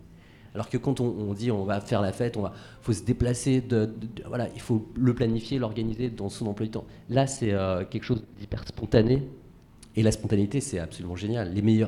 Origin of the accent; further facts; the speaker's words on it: Nanterre, Île-de-France, France; now in Montreuil, France; j'ai grandi à Nanterre, à Pablo Picasso, les Tourailleaux, je sais pas si ça vous dit quelque chose, bon, c'est là que j'ai grandi. Et je me suis installé à Montreuil il y a 16 ans.